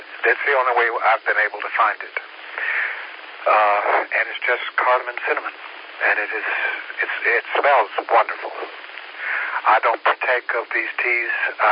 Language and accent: English; Tennessee, United States; But I worked for a jeweler in my hometown in Tennessee, who at Christmas time treated all of her employees to a fruitcake.